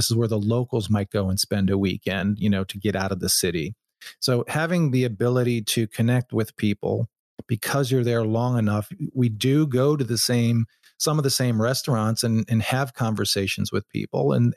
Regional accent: Seattle, Washington, United States; yeah, we're from Seattle, from the US, but we have been traveling for the last X number of months, years

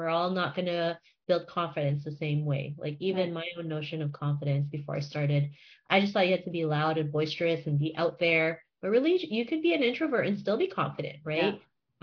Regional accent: Toronto, Ontario, Canada; growing up in Toronto in the 90s, you know, I never saw anybody that looked like me. So I always felt ashamed of being Asian, right?

